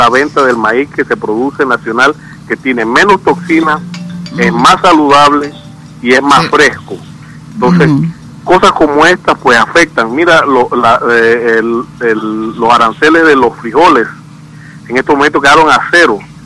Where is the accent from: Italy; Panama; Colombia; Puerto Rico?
Panama; somos panameños que producimos en este país